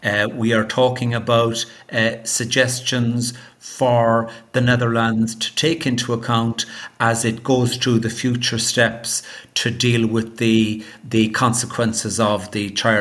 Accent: Ireland; I'm an Irish lawyer and for many years I was a government lawyer in Ireland

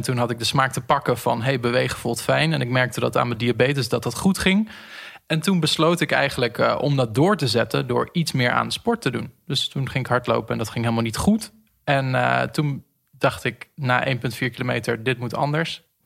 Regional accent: Haarlem, North Holland, Netherlands; Ik kom uit Haarlem.

